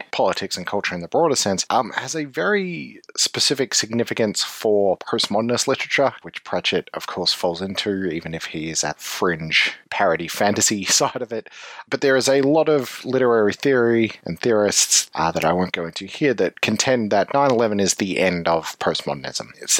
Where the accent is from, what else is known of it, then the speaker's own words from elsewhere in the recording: Australia; but I'm Australian, and 9/11 certainly had an impact on the world I live